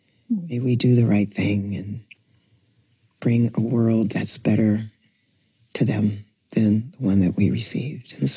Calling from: Oakland, California, United States; I am calling in from Oakland, is the Ohlone land originally.

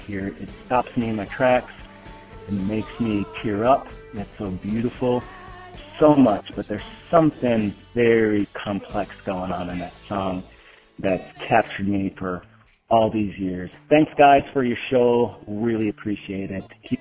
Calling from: Durango, Colorado, United States; I'm calling from Durango, Colorado.

